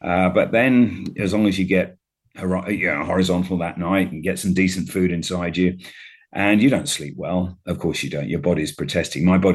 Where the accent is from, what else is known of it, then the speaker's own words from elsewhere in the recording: Wimbledon, London, United Kingdom; And then it'll finish in Wimbledon, my hometown, and then go Wimbledon to Woking.